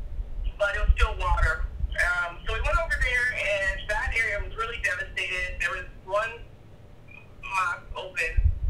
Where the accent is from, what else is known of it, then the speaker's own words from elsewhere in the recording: Houston, Texas, United States; When I was growing up in Houston, I grew up in, you know, poor low-income areas.